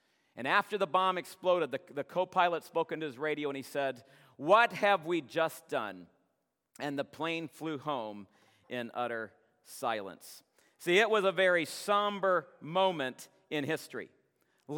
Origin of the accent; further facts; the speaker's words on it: Canada; I am a Canadian, eh? I haven't lost that. I've lost some other things, but I do still retain my Canadian heritage. I have two passports.